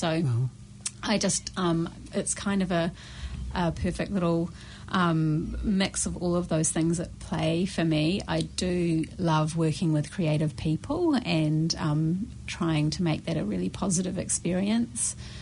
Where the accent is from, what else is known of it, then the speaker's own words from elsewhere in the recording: Rotorua, Bay of Plenty, New Zealand; I grew up in Rotorua.